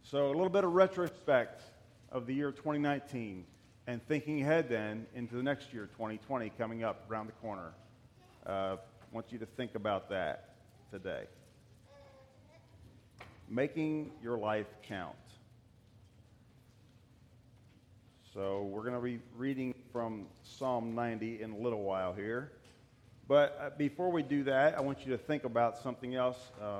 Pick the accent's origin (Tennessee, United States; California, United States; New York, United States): Tennessee, United States; Athens; We're from Athens, Tennessee, where we attend the Wellspring Mennonite Church, and I serve as deacon there.